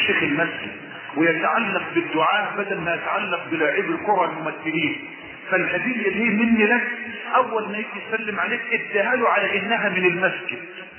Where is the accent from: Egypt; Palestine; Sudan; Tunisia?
Egypt; Mansoura, Dakahlia; عندي مسجد عندنا في المنصوره في قاب